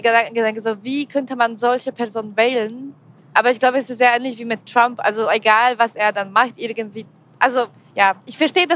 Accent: Gdańsk, Pomeranian Voivodeship, Poland; ich komme aus Danzig. Und Danzig ist auch, glaube ich, so ein bisschen anders als andere Städte.

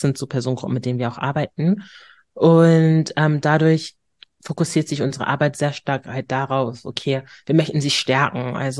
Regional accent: Hamburg, Germany; Ja, ich bin Hamburgerin durch und durch

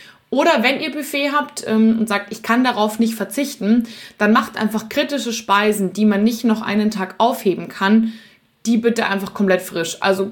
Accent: Munich, Bavaria, Germany; in meiner Heimatstadt München gibt es das Sendlinger Augustiner.

